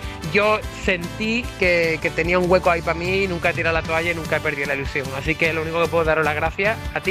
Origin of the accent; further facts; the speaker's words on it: Andalusia, Spain; de mi tierra, de Andalucía